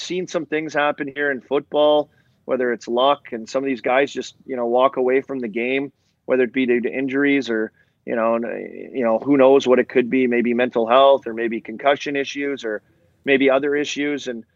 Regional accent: Lloydminster, Saskatchewan, Canada; born there; also born or lived in Paradise Hill; I was born in Lloyd and lived a few years in Paradise Hill. My dad worked out there

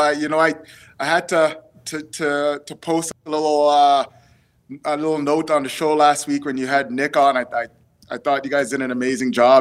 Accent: London, Ontario, Canada; I grew up in London, Ontario. We moved to London when I was pretty young.

